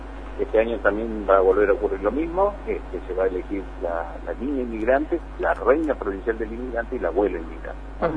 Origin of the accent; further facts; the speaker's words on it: Chaco, Argentina; todos somos argentinos, la mayoría hemos nacido aquí